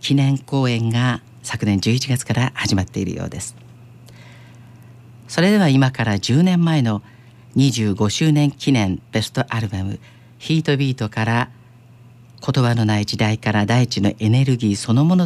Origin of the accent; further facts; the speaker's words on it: Nihonmatsu, Fukushima, Japan; 私の故郷の福島県二本松市にも日本三大提灯祭りがありまして